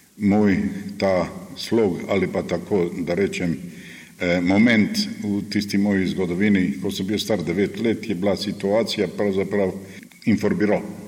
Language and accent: Slovenian; Makarska, Split-Dalmatia County, Croatia; Ja, rodil sem se v Makarski, preživel sem vojno precej kruto, za moja leta, za mojo mladost kot otrok. Povojno življenje v Makarski sem tudi doživel precej kruto